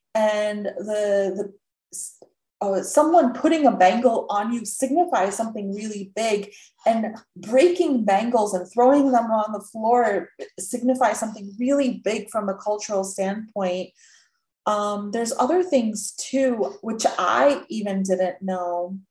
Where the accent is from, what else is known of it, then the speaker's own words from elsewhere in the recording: North India, India; I'm not South Indian, so it explains why I wouldn't have known that. I am North Indian